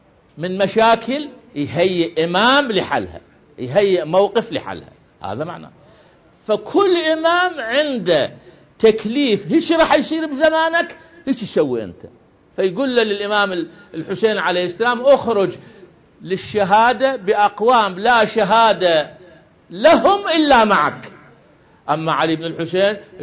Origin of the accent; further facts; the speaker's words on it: Syria; لو بدليل الآن عندنا في سوريا